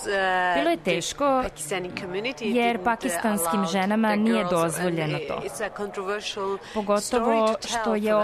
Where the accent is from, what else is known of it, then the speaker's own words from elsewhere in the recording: Norway; Ja sam rođena i odrasla u Norveškoj, vaspitavana od strane roditelja Pakistanaca